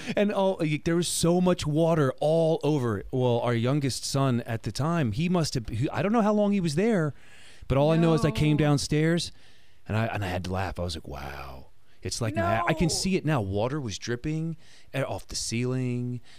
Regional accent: New Jersey, United States; I'm from New Jersey. Like I moved down to the Keys and I'm like, holy moly, this is crazy.

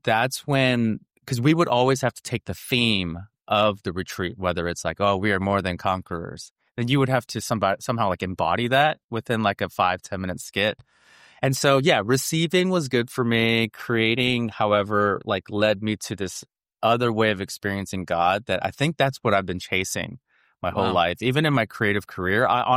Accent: Los Angeles, California, United States; in Los Angeles growing up. My mom just found herself in all these different ministries.

